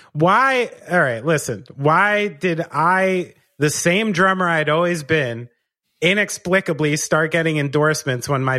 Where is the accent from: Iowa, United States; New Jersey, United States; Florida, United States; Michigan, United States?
New Jersey, United States; I'm from, like, about 30 minutes west of Manhattan. Like, that's, grew up, been here the whole time.